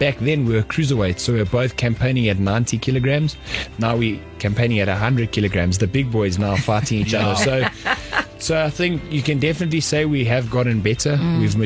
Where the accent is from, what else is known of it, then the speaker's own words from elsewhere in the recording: Johannesburg, Gauteng, South Africa; born and bred Johannesburg. I grew up in an area called Highlands North.